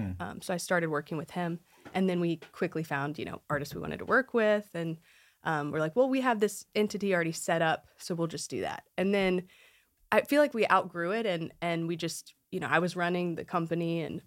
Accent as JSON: {"language": "English", "region": "Mississippi", "country": "United States", "said": "Awesome. So I'm from Mississippi. I went to Belmont."}